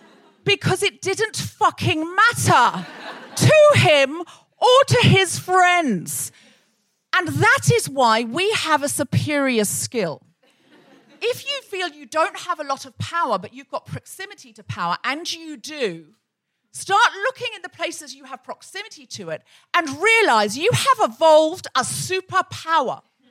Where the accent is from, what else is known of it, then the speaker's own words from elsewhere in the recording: Australia; She's someone I grew up with in Australia.